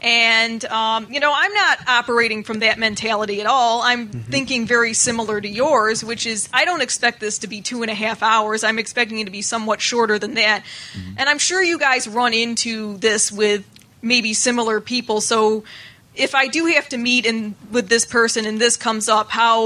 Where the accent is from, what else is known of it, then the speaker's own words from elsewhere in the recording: New York, United States; I am from Penny in New York, currently residing in Geneva.